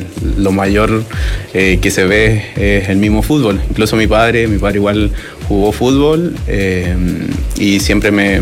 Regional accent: Calbuco, Los Lagos, Chile; como somos de Calbuco, igual era muy lejos y los recursos no estaban a disposición

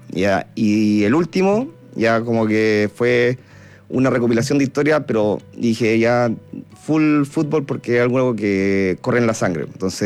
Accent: Calama, Antofagasta, Chile; also born or lived in Santiago / Viña del Mar; yo nací en Santiago, pero me fui muy joven a Calama con mi familia. Ya. Mi papá lo trasladaron, entonces se dedicó a la minería, y desde entonces, viviendo en Calama, Chuquicamata, y después a la universidad, yo me fui a Viña del Mar

